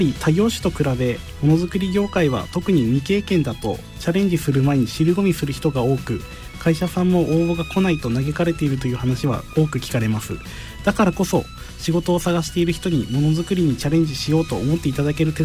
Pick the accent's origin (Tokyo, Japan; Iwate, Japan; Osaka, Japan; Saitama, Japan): Saitama, Japan; Kumagaya; それがですね、埼玉県の熊谷市という暑いところで有名なところから来てるんですけれども